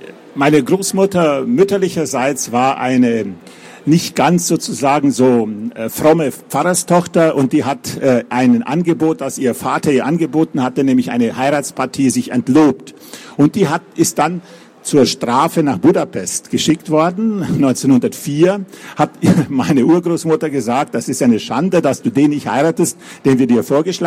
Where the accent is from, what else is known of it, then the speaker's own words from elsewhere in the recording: Meschen, Sibiu County, Romania; meine Oma väterlicherseits war dann mit einem amerikanischen Geburtsort in meinem Heimatort auch in Meschen aufgewachsen.